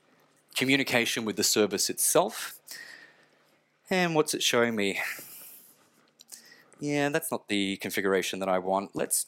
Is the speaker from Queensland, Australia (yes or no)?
no; Victoria, Australia; And my home state of Victoria, I'm interested to know where the customers were